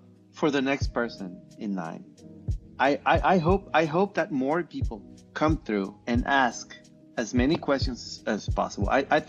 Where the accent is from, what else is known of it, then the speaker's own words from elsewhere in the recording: Houston, Texas, United States; also born or lived in Mexico City; I come from Texas. Well, I'm actually born in Mexico City, mm-hmm. but I grew up in Texas.